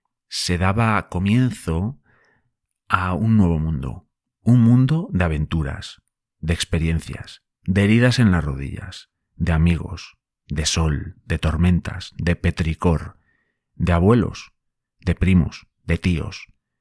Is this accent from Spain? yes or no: yes; Boñar, Castile and León, Spain; que para ponerle nombre mi pueblo es Boñar, está en la montaña leonesa, en España.